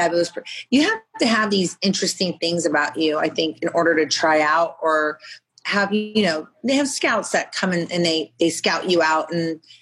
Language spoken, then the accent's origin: English; Arizona, United States; I grew up in Arizona and like a suburban area. I didn't understand the city life for my daughter.